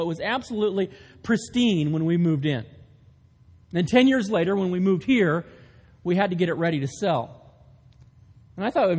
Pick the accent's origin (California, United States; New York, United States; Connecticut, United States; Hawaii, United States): California, United States; now in Maine, United States; I just moved here a couple of weeks ago. … for those of you that don't know me, and we moved from California.